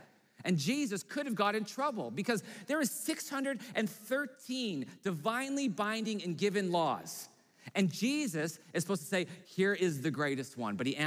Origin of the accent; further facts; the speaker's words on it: Edmonton, Alberta, Canada; I don't wanna take too much time, I'm from Edmonton.